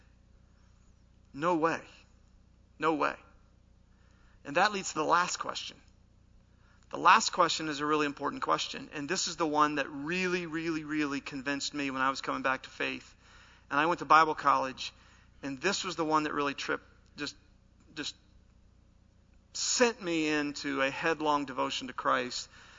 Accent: Ohio, United States; I was raised in Appalachia, eastern Licking County, Ohio's Appalachia.

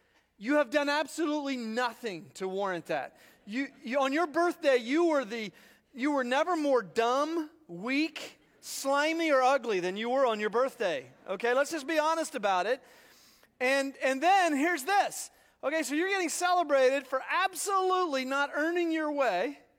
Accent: Zanesville, Ohio, United States; born there; I was born in 1961 in Zanesville, Ohio, to the really hardworking people

